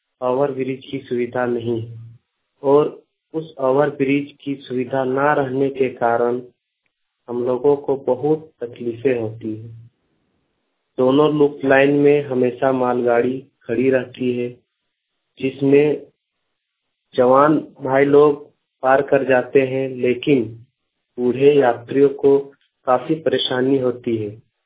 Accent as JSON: {"language": "Hindi", "town": "Dhanbad", "region": "Jharkhand", "country": "India", "said": "हम झारखंड मोबाइल वाणी से हैं, हम धनबाद के रहने वाले हैं।"}